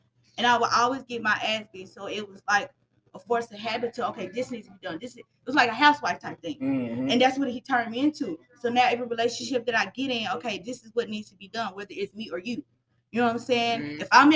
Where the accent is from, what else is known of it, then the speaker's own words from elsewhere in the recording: Arkansas, United States; I'm from Arkansas.